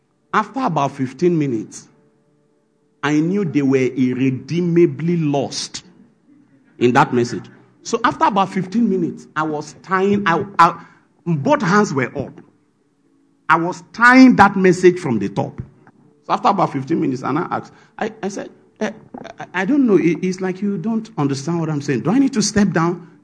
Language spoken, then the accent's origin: English; Nigeria; Now, because I was not just a black. I was a black from Africa. And of course, from Nigeria.